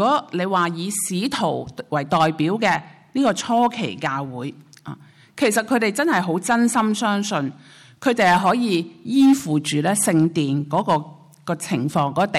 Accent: Hong Kong; 即我相信这些都是我们香港人的心灵上的即对话，是吧？

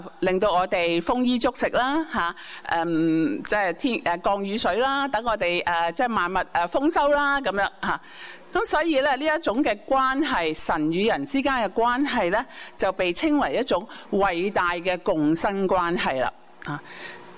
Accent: China; 即好像我们中国人作诗这样，我们讲求押韵这样。

